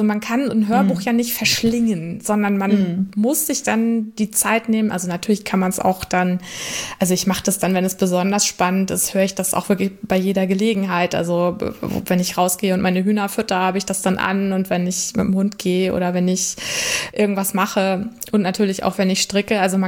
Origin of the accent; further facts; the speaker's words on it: Schleswig-Holstein, Germany; Also ich komme aus Norddeutschland, also ich wohne im Kreis Segeberg und komme auch hierher.